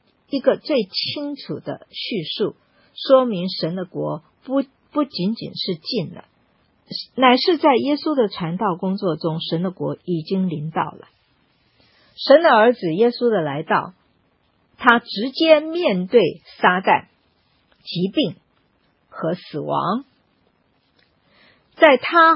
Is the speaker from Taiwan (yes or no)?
yes; Taiwan; 这个预言我们从小在台湾我们就是我们的读